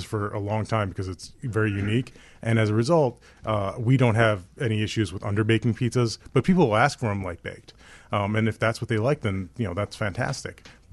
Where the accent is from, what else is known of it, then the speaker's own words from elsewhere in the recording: Skokie, Illinois, United States; Oh, I thought you said something else because I'm from Skokie.